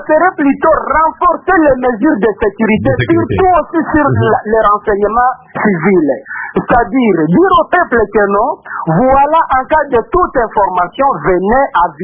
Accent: Beni, North Kivu, DR Congo; now in Ecuador; je suis oui, en Équateur, mais je suis normalement de Beni, c'est ça vraiment ma contrée.

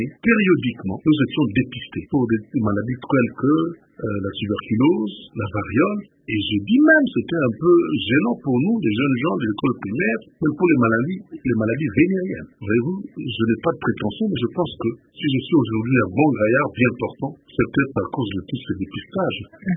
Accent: Kinshasa, DR Congo; Je suis né ici, j'ai grandi ici, j'ai fait mes études primaires et secondaires ici, je suis allé faire mes études universitaires en Belgique.

